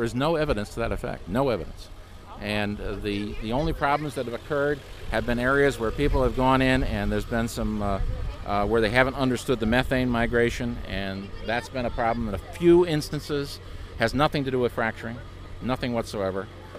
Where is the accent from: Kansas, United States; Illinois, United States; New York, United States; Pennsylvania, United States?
Pennsylvania, United States; I grew up in Wayne County, Pennsylvania